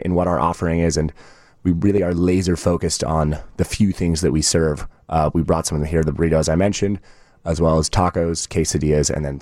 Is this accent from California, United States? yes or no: yes; California, United States; we grew up in Northern California in the San Francisco Bay Area